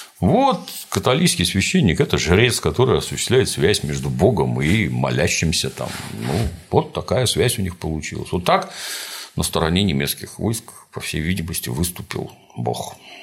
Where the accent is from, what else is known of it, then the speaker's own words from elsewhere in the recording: Novgorod Oblast, Russia; Я эти бляхи в детстве в Новгородской губернии просто тоннами собирал.